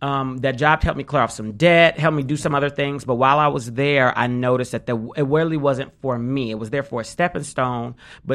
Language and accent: English; Detroit, Michigan, United States; this is right when Detroit, because I'm from Detroit, was just coming on the upswing from the recession crash.